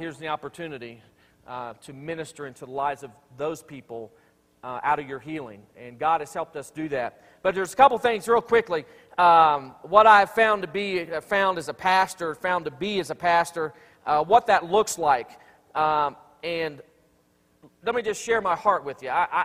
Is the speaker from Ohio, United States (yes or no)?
yes; Columbus, Ohio, United States; moved away as an adult; And I'm from Columbus, Ohio.